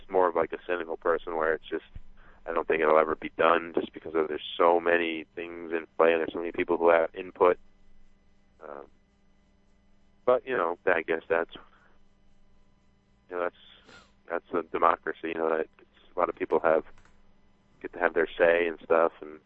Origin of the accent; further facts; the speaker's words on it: New York, United States; Yeah, where I grew up in New York, the only body of water we had near us was the Hudson River